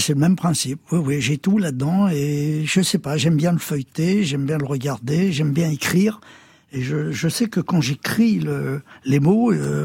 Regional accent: Paris, Île-de-France, France; Je suis né à Paris. Je suis un vrai Parigo

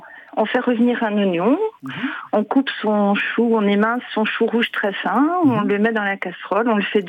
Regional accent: Grand Est, France; Je suis originaire d'Alsace.

